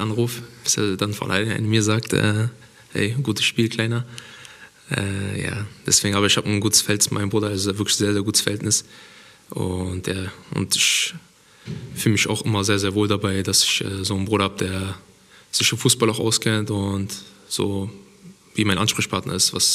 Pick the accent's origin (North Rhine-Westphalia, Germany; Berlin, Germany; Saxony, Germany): Berlin, Germany; Ja, ich bin in Berlin geboren, relativ zentral in Berlin auch, im Wedding. Für den einen oder anderen sagt das bestimmt was. Ja, da bin ich groß geworden, wohne bis heute immer noch dort, kann man sagen.